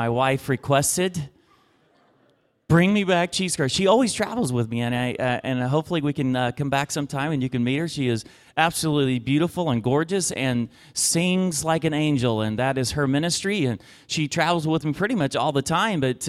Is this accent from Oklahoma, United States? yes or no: yes; Oklahoma, United States; I grew up in Western Oklahoma where the only football that we did was American.